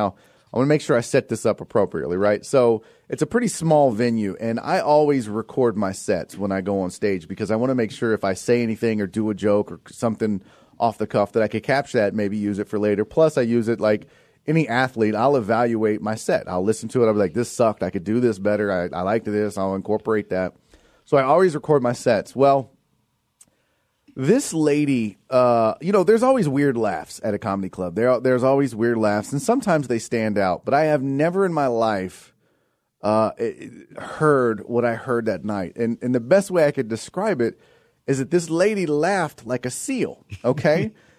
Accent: Houston, Texas, United States; I open with my Hurricane Harvey jokes because it's from Houston and it's the, you know, I'm from Houston.

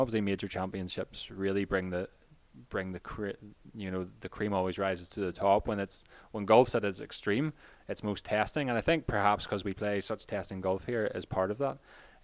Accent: Carrickfergus, Northern Ireland, United Kingdom; I live in Carrickfergus, which is just north of Belfast and about 40 minutes from Gallagher here. So I grew up obviously in Carrickfergus playing a lot of golf, junior golf, and I went to college locally, the Ulster University

